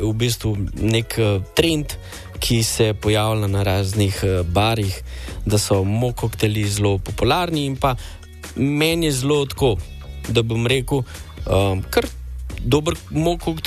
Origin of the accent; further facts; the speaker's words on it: Mengeš, Central Slovenia, Slovenia; prihajam iz Mengša